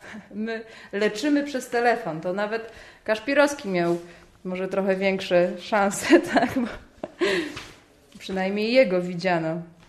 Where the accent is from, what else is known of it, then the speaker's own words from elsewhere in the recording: Greater Poland Voivodeship, Poland; Ja jestem ze wsi, pod murowaną Gośliną i mieszkałam w granicach już Parku Krajobrazowego Puszcza Zielanka. Drzewa i las były zawsze przy mnie.